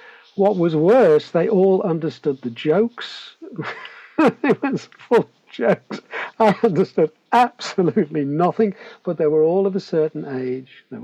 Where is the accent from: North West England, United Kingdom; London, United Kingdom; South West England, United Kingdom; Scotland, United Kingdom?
North West England, United Kingdom; Liverpool; I'm originally from Liverpool, so I was born and bred in Liverpool, where I spent my early years going to the two Jewish schools in Liverpool.